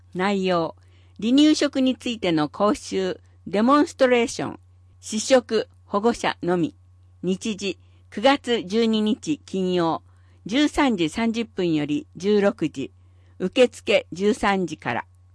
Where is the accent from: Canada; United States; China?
United States; Indiana; Japanese is a second language; 私の出身のインディアナ州は平地が多い中西部に位置しており、海岸から離れているのでハリケーンが来ることは滅多にありませんが